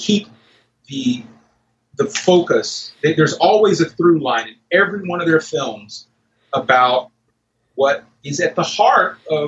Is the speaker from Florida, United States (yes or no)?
no; Memphis, Tennessee, United States; You know, growing up in Memphis in the 70s and 80s was pretty, you know, still pretty segregated for the most part.